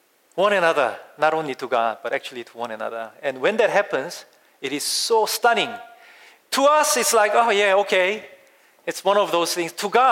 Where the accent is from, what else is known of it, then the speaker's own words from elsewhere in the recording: South Korea; when I was growing up in Korea